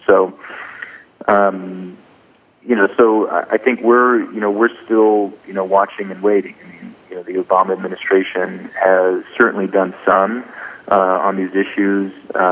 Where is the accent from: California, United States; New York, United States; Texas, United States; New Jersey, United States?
Texas, United States; But I'm from Texas.